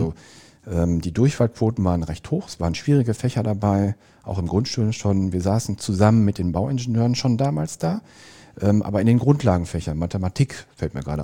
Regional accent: Dorsten, North Rhine-Westphalia, Germany; also born or lived in Bochum; ich komme ursprünglich aus Dorsten, das liegt in der Nähe von Bochum.

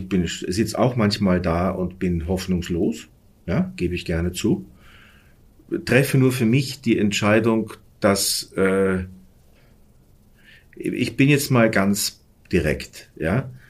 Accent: Burgenland, Austria; Ich würde als Burgenländer Panik schieben, wenn ich weiß, dass der Neusiedlersee quasi die Uferlinie um 6 Meter zurückgegangen ist.

